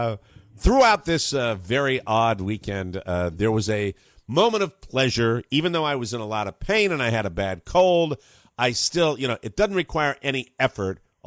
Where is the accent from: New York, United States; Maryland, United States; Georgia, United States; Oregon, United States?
Maryland, United States; Frederick; I'm from Frederick.